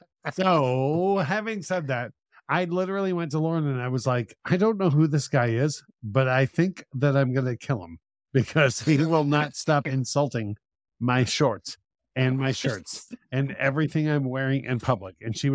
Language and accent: English; Detroit, Michigan, United States; Side note, I'm from Detroit and we don't, as the kids say, we don't F around.